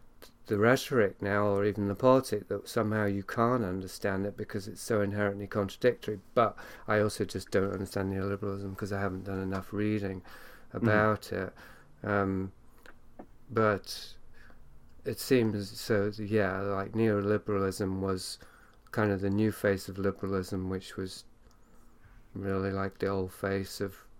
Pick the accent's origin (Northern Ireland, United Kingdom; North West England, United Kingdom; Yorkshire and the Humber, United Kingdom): Yorkshire and the Humber, United Kingdom; I'm from Yorkshire, England, and I was raised by what I now think of as kind of closet aristocracy.